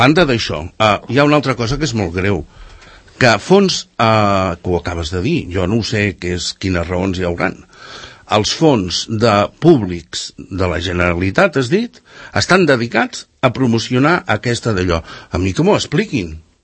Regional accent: Catalonia, Spain; som catalans

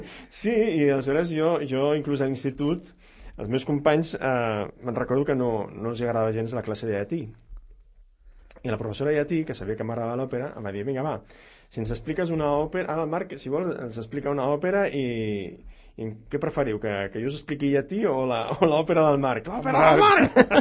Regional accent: Sarrià, Catalonia, Spain; now in Sant Cugat, Spain; jo sóc de Sarrià, sóc sarrianenc per sempre, ara em sento santcugatenc també, ara que visc aquí

